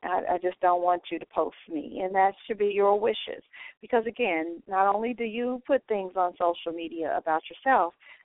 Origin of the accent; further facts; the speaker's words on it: Kansas City, Missouri, United States; I'm from Kansas City, as most of you know